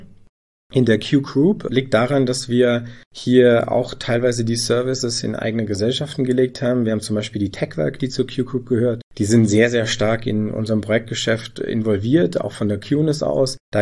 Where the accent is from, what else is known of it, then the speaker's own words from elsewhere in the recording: Nördlingen, Bavaria, Germany; born there; Ich selber wohne hier in der Gegend. Vielleicht ist es auch ganz spannend. Mich hat's hierher verschlagen. Bin eigentlich gebürtig aus Nördlingen, also schon Bayern, aber nicht ganz so südlich.